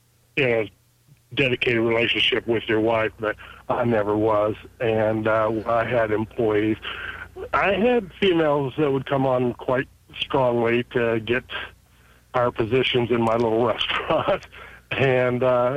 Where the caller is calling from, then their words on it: Waynesville, United States; calling from Waynesville.